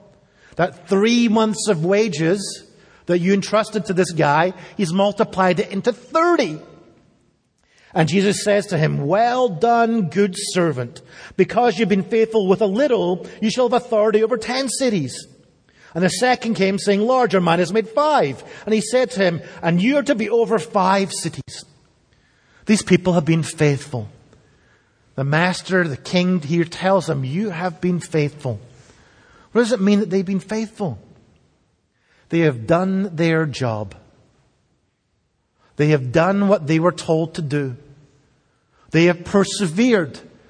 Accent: Scotland, United Kingdom; When I grew up in Scotland and the United Kingdom

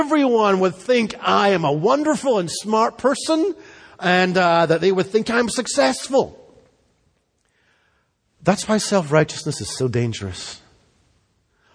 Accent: Scotland, United Kingdom; now in United States; I grew up in Scotland. I was born in the United Kingdom. I'm an American by choice. I'm living here by choice.

